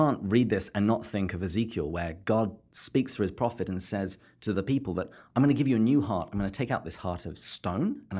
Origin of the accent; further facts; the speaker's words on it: England, United Kingdom; when I was growing up in England